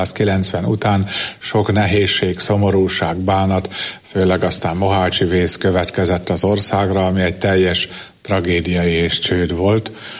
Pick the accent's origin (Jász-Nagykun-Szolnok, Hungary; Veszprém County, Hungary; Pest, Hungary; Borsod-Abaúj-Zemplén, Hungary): Jász-Nagykun-Szolnok, Hungary; Jász is vagyok, meg ferences is.